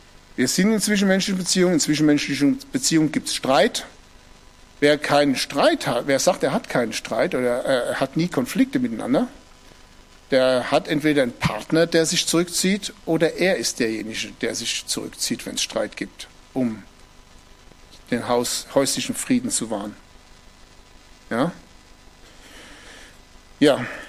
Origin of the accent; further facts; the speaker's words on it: Hesse, Germany; Ich bin Hesse, gell?